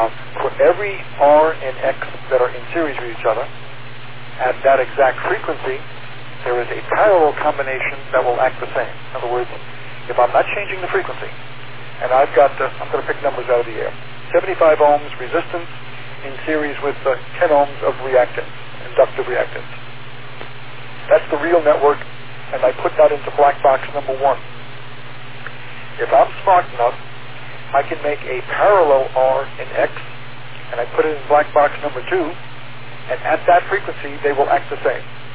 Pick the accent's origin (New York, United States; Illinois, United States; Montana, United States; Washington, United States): New York, United States; Farmingdale; I think you live in Farmingdale, my hometown.